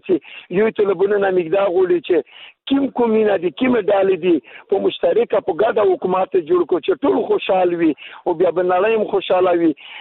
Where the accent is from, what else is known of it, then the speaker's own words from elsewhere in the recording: Afghanistan; now in Pakistan; زه په پاکستان کې هم د افغان مهاجر یم، ای څلور څلوېښت کاله زه په پاکستان کې مهاجر یم